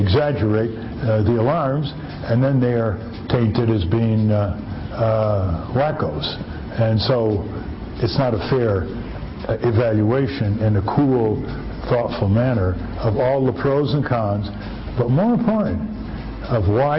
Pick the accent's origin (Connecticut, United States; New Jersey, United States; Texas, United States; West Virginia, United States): Connecticut, United States; My hometown in Connecticut was fluoridated